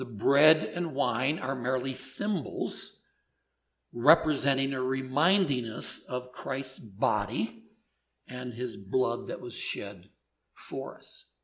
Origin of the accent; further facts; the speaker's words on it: Wyoming, United States; I'm from Wyoming, all right?